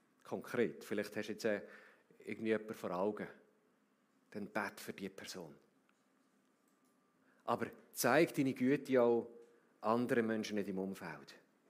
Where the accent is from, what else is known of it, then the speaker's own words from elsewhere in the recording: Switzerland; Ich weiss nicht, wie es läuft, ich bin selber auch Schweizer.